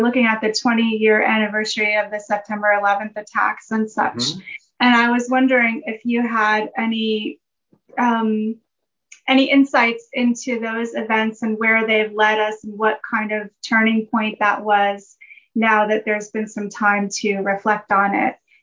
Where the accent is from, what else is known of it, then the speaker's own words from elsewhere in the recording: New York, United States; And I grew up in New York, so my father worked right by the World Trade Center.